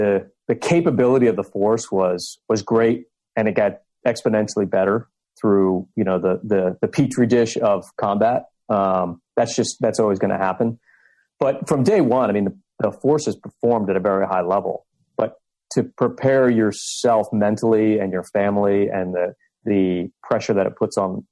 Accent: Virginia Beach, Virginia, United States; I grew up in Virginia Beach. So I'm back in my hometown as now in the SEAL teams.

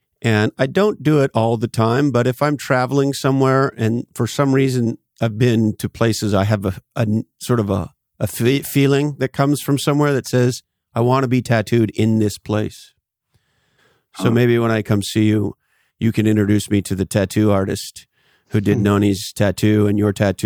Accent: Canada; now in United States; because I grew up in Canada, and of course today, living in the U.S., it's fun to be a football fan.

